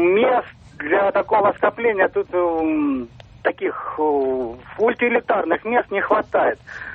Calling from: Rostov-on-Don, Rostov Oblast, Russia; Ростов-на-Дону.

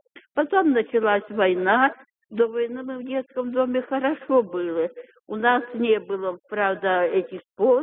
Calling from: Moscow, Russia; Да, я из Москвы звоню.

